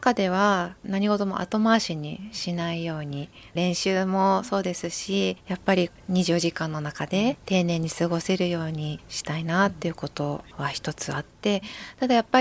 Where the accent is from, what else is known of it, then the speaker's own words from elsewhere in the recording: Fujisawa, Kanagawa, Japan; 私は藤沢市に生まれ育っているので、村岡中学校卒業なんですけれども、